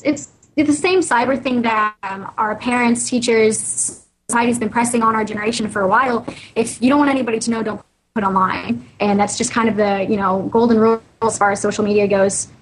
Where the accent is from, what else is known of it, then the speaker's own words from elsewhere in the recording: Missouri, United States; In my hometown, when I was going to Mineral Area College, I worked at a radio station called J98 The Boot.